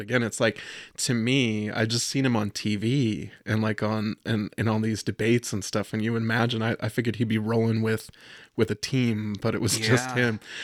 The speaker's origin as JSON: {"language": "English", "region": "West Virginia", "country": "United States", "tie": "born or raised there", "moved": "yes", "lives_now": "Quad Cities, United States", "said": "Like growing up in West Virginia, like no candidates ever came to West Virginia because, you know, they just knew how it was going to go before it even went."}